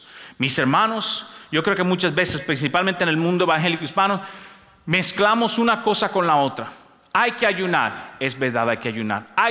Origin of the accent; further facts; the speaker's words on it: Dominican Republic; yo vengo de un país, tal vez usted no sabe, yo vengo de República Dominicana, que está al lado, es la misma isla junto con Haití, se llama la Isla Española.